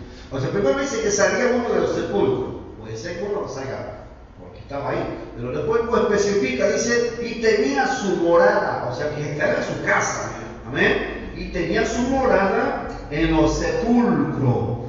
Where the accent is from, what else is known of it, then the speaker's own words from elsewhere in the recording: Monteros, Tucumán, Argentina; Yo soy oriundo de Tucumán, de un pueblito que se llama Montero